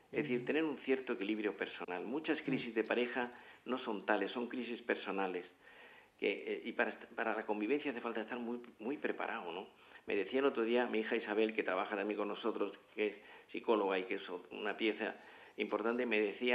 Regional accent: Andalusia, Spain; moved away; soy andaluz, aunque llevo media vida, 3/4 de vida en España

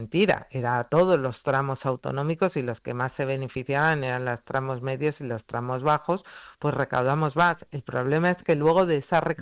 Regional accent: Community of Madrid, Spain; cosa que ya nos revela incluso como madrileños y como conjunto de españoles.

